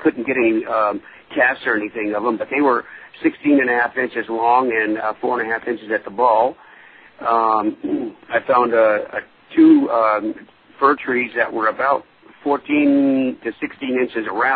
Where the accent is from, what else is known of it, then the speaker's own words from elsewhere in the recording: Salem, Oregon, United States; I'm from Salem, Oregon.